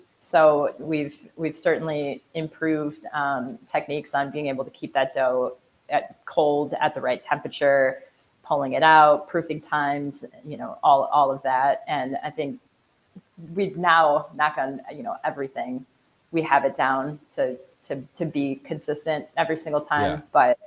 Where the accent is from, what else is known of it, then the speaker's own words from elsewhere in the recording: Chicago, Illinois, United States; I'm from Chicago originally, and you know, you just get this big city feel with like a small town vibe.